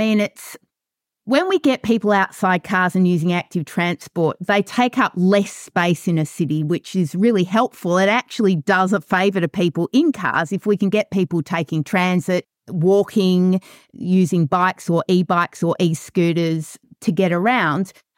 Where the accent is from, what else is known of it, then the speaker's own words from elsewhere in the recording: Australia; also born or lived in Melbourne / Western Australia / Singapore / Santiago; now in Vancouver, Canada; Well, I'm originally Australian and I've got a legal background, and I ended up in Vancouver via Melbourne, Western Australia, Singapore, Santiago, Chile, and we've been here for 6 years, and I'm a very freshly hatched Canadian.